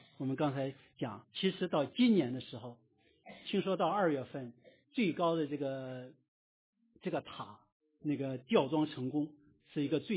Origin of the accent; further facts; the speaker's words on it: China; 我觉得只有中国人可能给它起这样一个名字。为什么？因为我们中国人这个烂尾工程太多了，对不对？